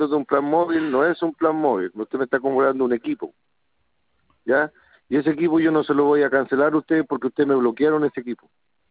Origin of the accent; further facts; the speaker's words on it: Talcahuano, Biobío, Chile; Yo soy de Talcahuano.